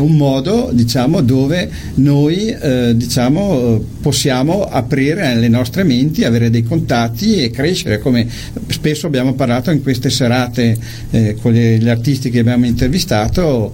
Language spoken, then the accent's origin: Italian; Trentino-Alto Adige, Italy; io sono trentino, bene o male